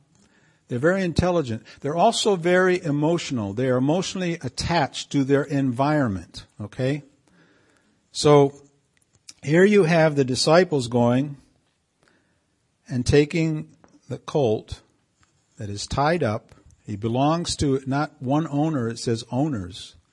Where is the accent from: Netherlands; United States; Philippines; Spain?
Spain; Canary Islands; I grew up in the Canary Islands with burros